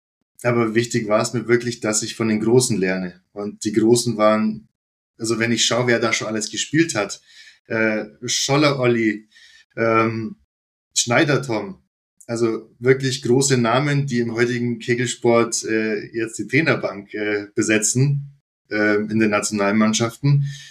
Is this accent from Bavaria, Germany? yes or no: yes; Augsburg, Bavaria, Germany; den ich ja als Augsburger seit der Kindheit kenne